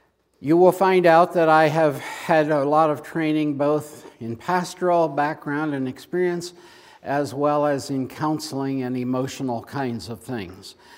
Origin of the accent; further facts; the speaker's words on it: Pennsylvania, United States; I'm a little old country farm boy from central Pennsylvania, Juniata County.